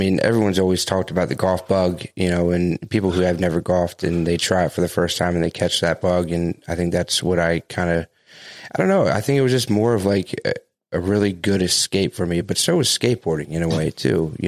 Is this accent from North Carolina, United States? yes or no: yes; North Carolina, United States; also born or lived in Delaware; Yeah, so I was born in Delaware. I don't remember any of that, but yeah, we moved to, North Carolina, and I spent most of my childhood, in North Carolina